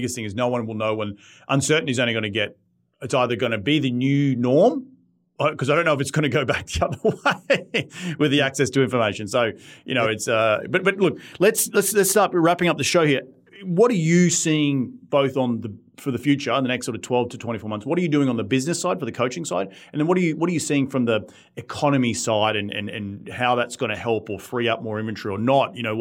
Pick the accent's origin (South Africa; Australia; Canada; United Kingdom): Australia; now in United States; I'm from Australia where, and my friends at home, back home